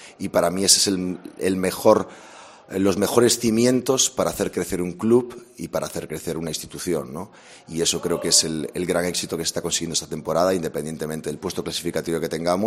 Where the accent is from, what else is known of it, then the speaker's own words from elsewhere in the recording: Galicia, Spain; como gallego, pues me siento tremendamente identificado con ellos.